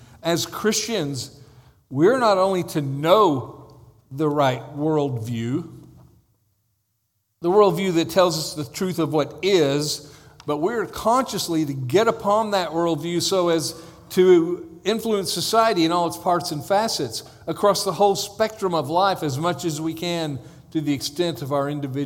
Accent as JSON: {"language": "English", "region": "Texas", "country": "United States", "said": "It was about a bunch of Ivy League educators, which I'm from Texas, so you can imagine my opinion of Ivy League educators."}